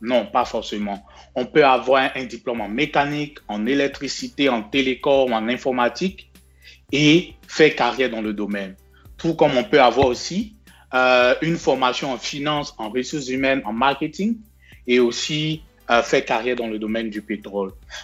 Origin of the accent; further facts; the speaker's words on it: Jacqueville, Lagunes, Côte d’Ivoire; moi, je suis originaire de Jacques-Ville.